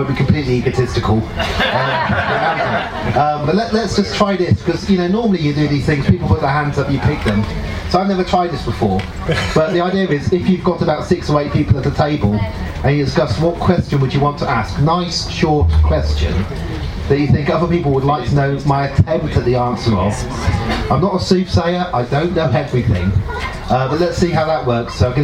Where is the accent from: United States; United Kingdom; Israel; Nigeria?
United Kingdom; England; Most of us, I'm English.